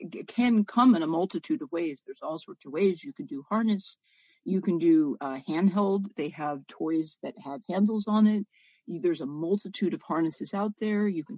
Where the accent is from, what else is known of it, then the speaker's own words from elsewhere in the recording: San Francisco, California, United States; born there; I was born in San Francisco.